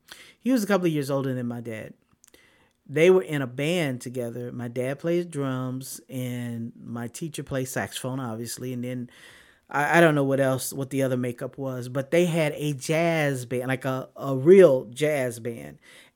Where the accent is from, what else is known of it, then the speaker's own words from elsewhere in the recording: Austin, Texas, United States; Now, I say this being from born and raised in Austin, Texas.